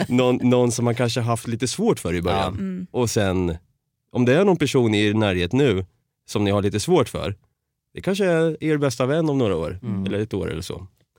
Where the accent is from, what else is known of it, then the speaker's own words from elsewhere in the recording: Norrköping, Östergötland, Sweden; Så i Norrköping är jag uppvuxen och född. Och jag kan ju känna än idag liksom att det var en väldigt bra uppväxt.